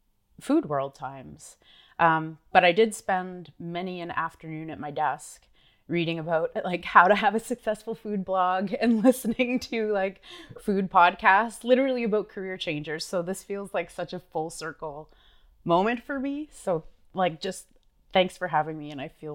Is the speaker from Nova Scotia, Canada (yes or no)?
yes; Kingston, Nova Scotia, Canada; I grew up in Kingston, Nova Scotia, which is a really kind of rural part of the Annapolis Valley.